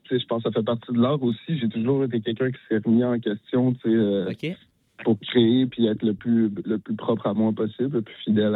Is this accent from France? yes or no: no; Petite-Vallée, Quebec, Canada; T'sais, moi, je viens de la Gaspésie, puis